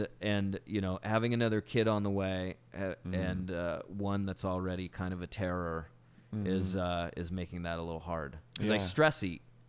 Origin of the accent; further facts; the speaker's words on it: Indianola, Washington, United States; Tito and I grew up over on the Kitsap Peninsula in a little town called Indianola, which we both hold near and dear to our hearts